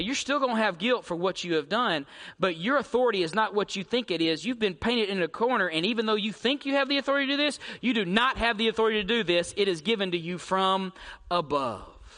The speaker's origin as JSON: {"language": "English", "country": "United States", "said": "Listen, I'll tell you what, I'm American."}